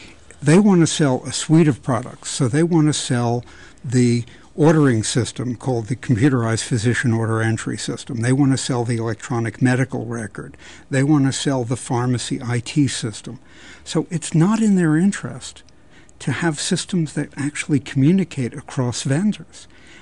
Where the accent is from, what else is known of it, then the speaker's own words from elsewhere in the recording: New York, United States; I'm from New York.